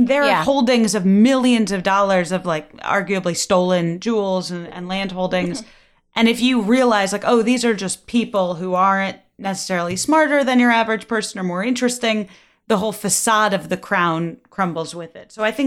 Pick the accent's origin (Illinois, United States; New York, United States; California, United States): Illinois, United States; I'm from the North Shore of Chicago.